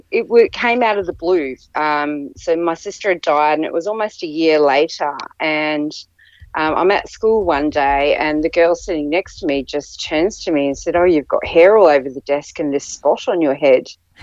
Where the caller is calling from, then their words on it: Australia; Yeah. It's actually Tuesday morning. I'm in the future.